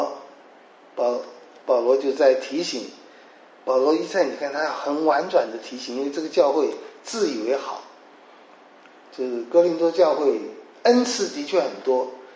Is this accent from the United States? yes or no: no; China; 这其实就是我们常说的，我们中国人是说了不做